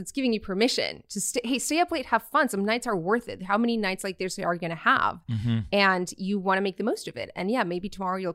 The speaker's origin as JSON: {"language": "English", "town": "Tijuana", "region": "Baja California", "country": "Mexico", "tie": "born or raised there", "second_language": "English", "moved": "as an adult", "said": "Yeah, I grew up in Tijuana for 18 years of my life. So I left when I left for college and I honestly had a great childhood."}